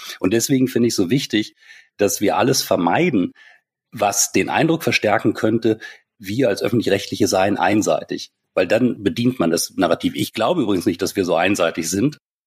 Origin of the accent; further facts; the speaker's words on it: Wolfsburg, Lower Saxony, Germany; ich komme ja aus Wolfsburg